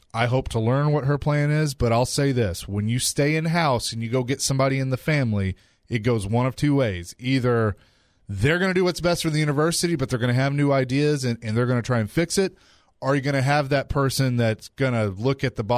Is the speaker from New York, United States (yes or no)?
no; Nashville, Tennessee, United States; I grew up in Nashville. Didn't have the Titans. Didn't have the Predators. Had the Sounds and had Vanderbilt.